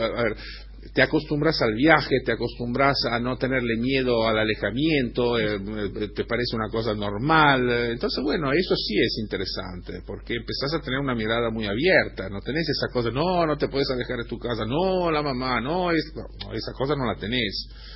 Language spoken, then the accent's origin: Spanish; Genoa, Liguria, Italy; No, yo soy de Génova, es una ciudad...